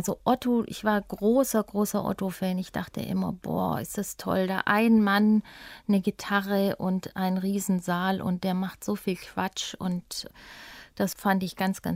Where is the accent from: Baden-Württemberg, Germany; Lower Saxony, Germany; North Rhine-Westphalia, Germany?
Baden-Württemberg, Germany; Ehningen; Das war herrlich, ja. Das war total schön, da aufzuwachsen.